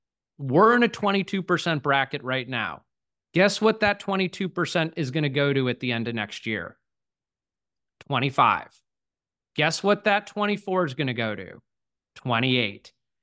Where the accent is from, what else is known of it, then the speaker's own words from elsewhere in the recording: Charleston, United States; So I look forward to having you come down to my hometown here in Charleston if you want to go back through that training.